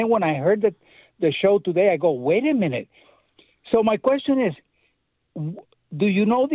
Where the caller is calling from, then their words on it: Puerto Rico; I grew up in Puerto Rico. I speak Spanish like we speak in the Caribbean.